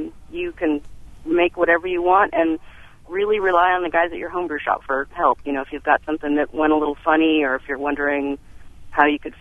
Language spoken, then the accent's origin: English; California, United States; And then I grew up in California, and a friend in college gave me a bottle of beer he brewed